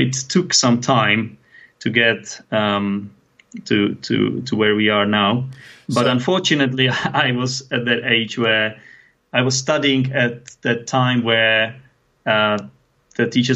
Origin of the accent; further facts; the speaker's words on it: Czechia; first language Czech; English is a second language; we were just talking about English in Czech, which is my native language